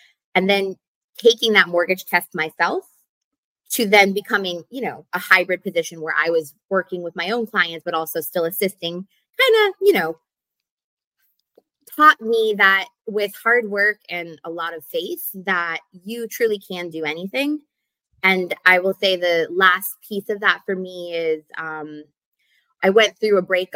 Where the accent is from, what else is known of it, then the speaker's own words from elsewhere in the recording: New Hampshire, United States; moved away as an adult; I'm not. I am born and raised in New Hampshire.